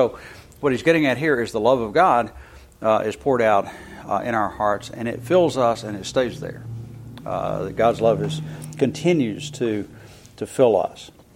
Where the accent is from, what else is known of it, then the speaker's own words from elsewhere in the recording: Tennessee, United States; I grew up in East Tennessee, and the Tennessee Valley Authority flooded a valley to make South Holston Lake, and it's backed up by the South Holston Dam.